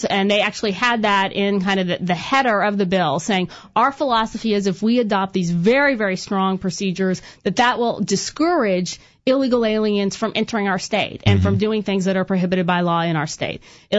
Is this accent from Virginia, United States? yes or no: no; Kansas, United States; But, you know, in my home state of Kansas, you know, there were less than 20 agents in the whole state.